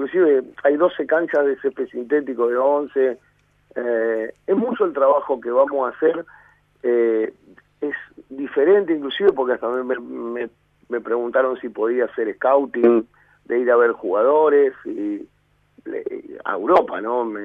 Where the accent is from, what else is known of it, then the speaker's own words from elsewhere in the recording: Argentina; a nosotros hoy como argentinos